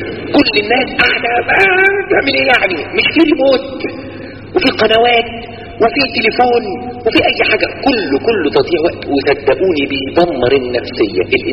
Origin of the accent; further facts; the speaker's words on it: Egypt; واحنا يا مصريين